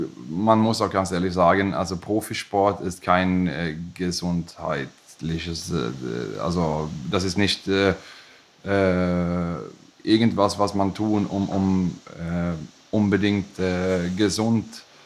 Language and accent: German; Sweden; German is a second language; diese schöne Teil Schwedens auch sehen. Ist meine Heimat.